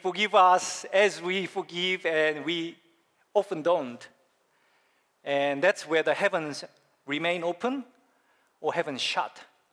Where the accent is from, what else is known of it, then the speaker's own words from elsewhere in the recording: South Korea; moved away; when I was growing up in Korea as a young boy